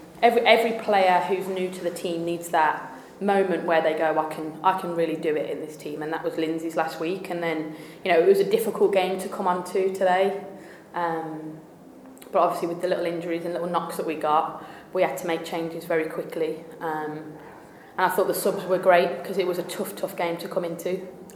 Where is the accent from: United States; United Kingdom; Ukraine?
United Kingdom; I'm British, that's what we do.